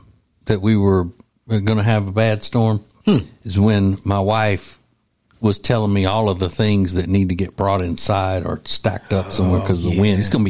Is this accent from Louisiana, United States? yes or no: yes; Winnfield, Louisiana, United States; Or as they would call it back in my hometown of Winfield, Louisiana, it's a turd floater.